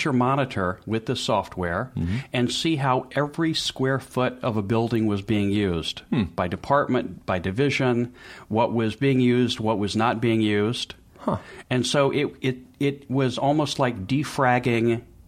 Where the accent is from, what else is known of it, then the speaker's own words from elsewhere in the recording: Memphis, Tennessee, United States; born there; also born or lived in Boston; I was born in Memphis, Tennessee, came to college in Boston